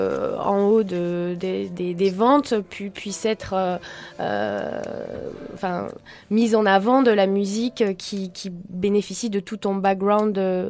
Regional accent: Marseille, Provence-Alpes-Côte d'Azur, France; on est Marseillais.

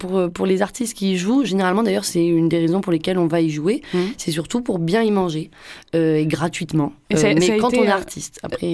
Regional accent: Aubagne, Provence-Alpes-Côte d'Azur, France; Mais je suis d'Aubagne.

